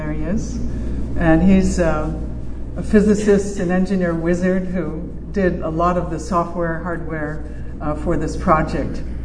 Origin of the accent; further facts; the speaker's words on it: Chicago, Illinois, United States; moved away; Chicago is my hometown, although I left 40-something years ago and lived on both coasts since.